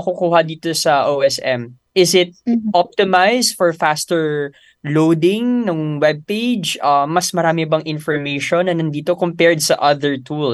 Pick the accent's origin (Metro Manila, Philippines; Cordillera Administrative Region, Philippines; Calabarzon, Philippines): Metro Manila, Philippines; Quezon City; ako, taga Quezon City ako